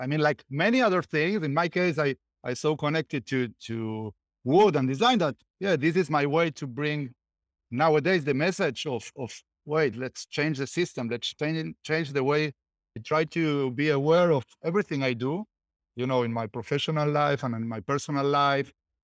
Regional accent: Argentina; English is a second language; moved away as an adult; now in Israel; I come from Argentina. I'm living in Israel for 9 years.

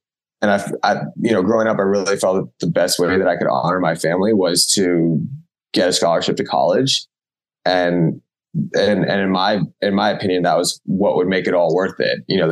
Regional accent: Tampa, Florida, United States; I had a team in my hometown, the Tampa Bay Rowdies, who I had trained with before.

